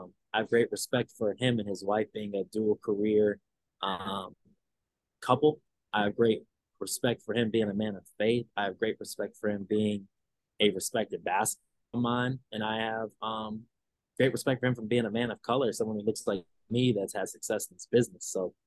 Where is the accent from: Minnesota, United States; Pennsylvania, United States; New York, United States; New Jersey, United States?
New York, United States; now in Greensboro, United States; You know, I'm a Midwesterner, I'm a New Yorker, driving is nothing.